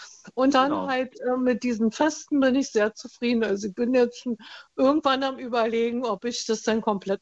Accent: East Germany, Germany; durch die Zeit früher bei uns im Osten wurde ja auch nicht so viel drauf geachtet.

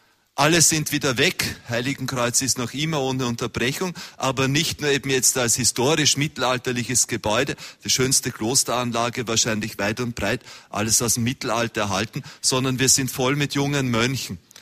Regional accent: Austria; In Österreich sagen wir viel Ehr, viel G'scher.

